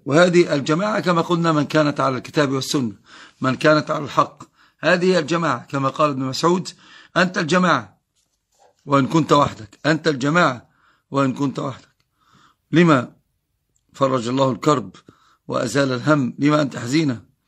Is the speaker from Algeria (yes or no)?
yes; Algeria; هل يجوز لها أن تواصل في الجنائز عندنا في الجزائر